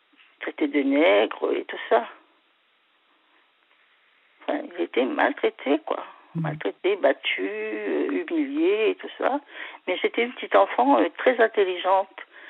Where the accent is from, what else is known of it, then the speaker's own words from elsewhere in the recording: Réunion, France; Ben depuis pratiquement toujours. Hein. Je suis réunionnaise.